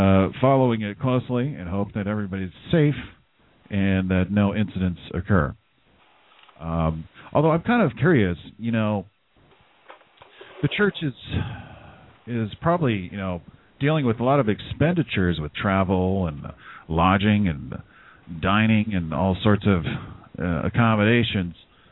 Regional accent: California, United States; I grew up in Northern California. I can identify with that. I definitely grew up a cultural liberal, suburban cultural liberal

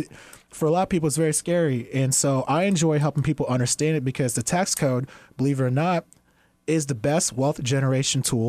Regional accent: Houston, Texas, United States; And I recently had a client back in Houston, my hometown

